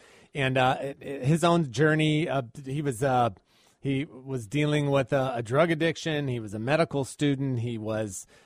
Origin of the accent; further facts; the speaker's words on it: North Carolina, United States; which happens to be my home state, of course. I'm here in Raleigh, North Carolina.